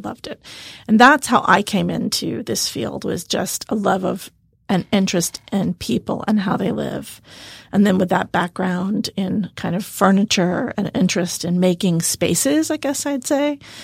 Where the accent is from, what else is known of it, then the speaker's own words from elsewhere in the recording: Austin, Texas, United States; I am from Austin, born and raised in Austin, Texas. And I grew up in a very large family. I'm the last of nine, actually.